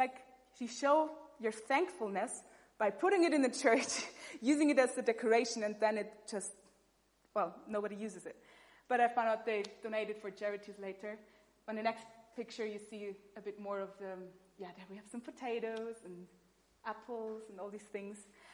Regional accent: Austria; English is a second language; And even though I am from Austria and farming is a big deal there, I have no idea about it.

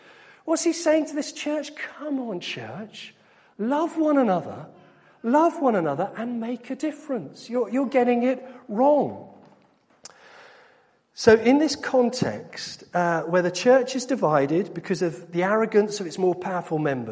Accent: United Kingdom; You don't just say, "I'm fine," which is our normal response, isn't it? Because we're British.

